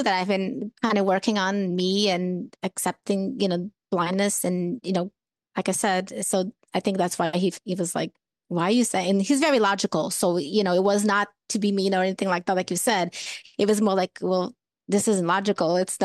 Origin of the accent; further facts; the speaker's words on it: Portugal; Growing up in Portugal, a lot of times I'd be walking down the street